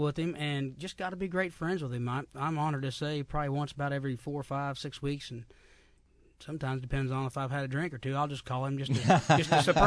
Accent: Milan, Indiana, United States; Indiana, southeastern Indiana. If you ever seen the movie Hoosiers, the basketball movie, Milan, Indiana. That's my hometown. Milan.

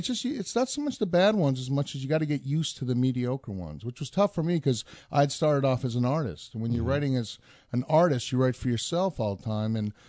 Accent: New Jersey, United States; And of course, growing up in Jersey, there's so much

